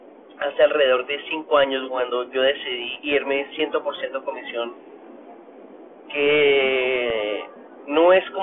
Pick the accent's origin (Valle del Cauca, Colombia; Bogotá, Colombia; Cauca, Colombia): Bogotá, Colombia; now in Dallas, United States; Yo soy colombiano, de Bogotá, Colombia. Estoy acá en los Estados Unidos, en Dallas, hace 18 años, creo.